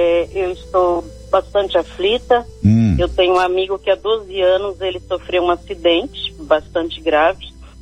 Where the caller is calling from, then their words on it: Joinville, Santa Catarina, Brazil; Joinville, Santa Catarina.